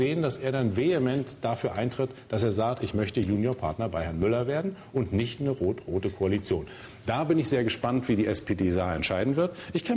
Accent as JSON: {"language": "German", "region": "Mecklenburg-Vorpommern", "country": "Germany", "tie": "born or raised there", "said": "Wir haben in Mecklenburg-Vorpommern, meinem Heimatland, 8 Jahre regiert."}